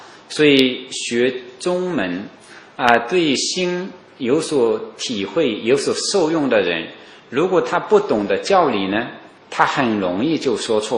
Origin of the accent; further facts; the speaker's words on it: Wenzhou, Zhejiang, China; 所以永嘉大师作为温州人呢，他这个流淌的我们温州人的不同的血液